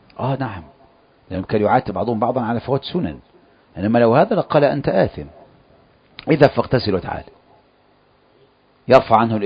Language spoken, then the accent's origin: Arabic; Egypt; مثل ما هو عندنا في مصر مشهور